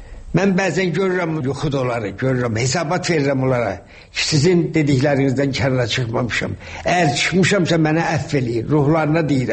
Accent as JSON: {"language": "Azerbaijani", "region": "Shaki", "country": "Azerbaijan", "tie": "born or raised there", "said": "Mən uşaqlıqda böyük həyətimiz vardı Şəkidə."}